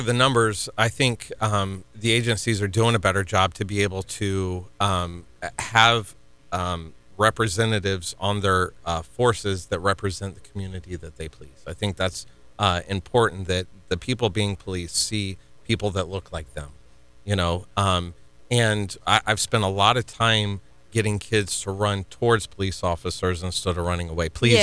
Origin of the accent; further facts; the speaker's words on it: Florida, United States; So I was born and raised right here in Brevard County. I'm 40 years old.